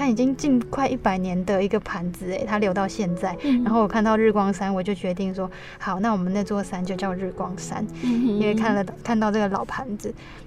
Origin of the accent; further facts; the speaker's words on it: Sanxing, Yilan County, Taiwan; 因为我小时候住在三星嘛，我们刚好在天颂碑那边的上面